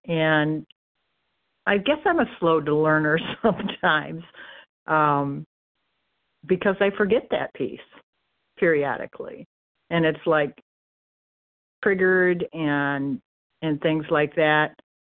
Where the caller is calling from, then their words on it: Michigan, United States; from Michigan